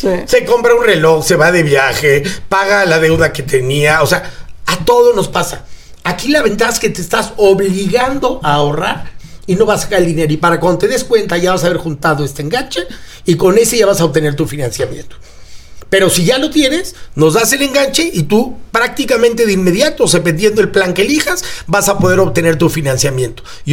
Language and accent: Spanish; Mexico; como mexicano, nada me gustaría más que funcionara